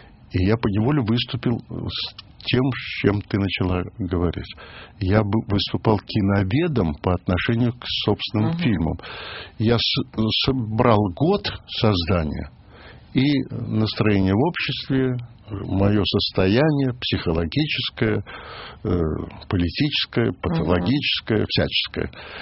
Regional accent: Kyiv, Ukraine; я киевлянин, могила моих родителей в Киеве, сестра моя родная в Киеве

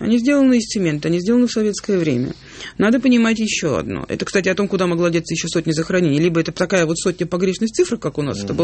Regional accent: Russia; узнав, что я из России, перешел на русский

